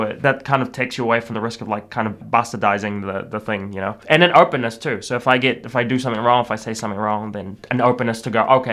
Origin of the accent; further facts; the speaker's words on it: New Zealand; obviously I grew up in New Zealand and I grew up around like Māori culture and kapahaka and the connection with tangata whenua